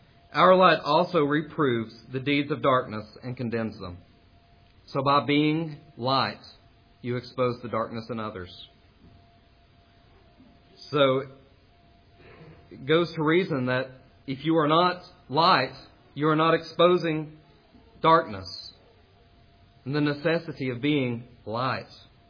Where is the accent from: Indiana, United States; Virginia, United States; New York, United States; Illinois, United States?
Virginia, United States; Castlewood; Now, many of you know that I am from Castlewood, Virginia. Castlewood really isn't a town. It's kind of this small community built on the side of a road.